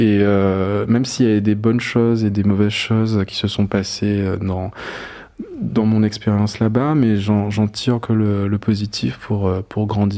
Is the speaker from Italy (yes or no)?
no; Guadeloupe, France; also born or lived in Paris; je suis né à Paris, mes parents ont vécu pendant 4 ans en France et je suis né sur la 3e année, et en gros on est retourné en Guadeloupe passé mes 1